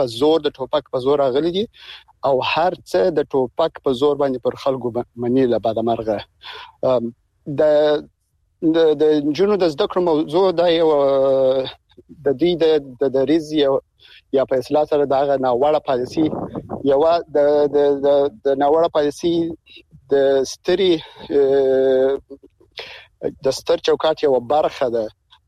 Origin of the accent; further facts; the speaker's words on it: Afghanistan; زه د افغانستان د یو وګړي په توګه باندې زه خپل دې ته ډېر امیدوار نه یم